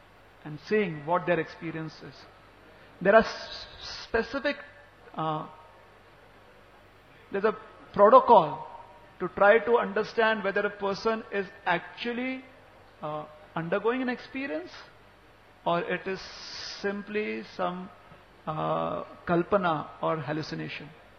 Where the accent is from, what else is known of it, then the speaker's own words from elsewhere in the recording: Maharashtra, India; As an Indian, I have a right which is applicable in India. And as a Maharashtrian, growing up in Maharashtra, being born here, I have rights for the state of Maharashtra